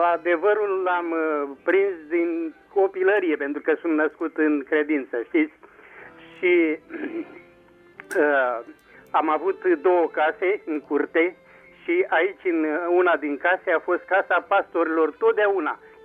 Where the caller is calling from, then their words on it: Zimnicea, Teleorman, Romania; din Zimnicea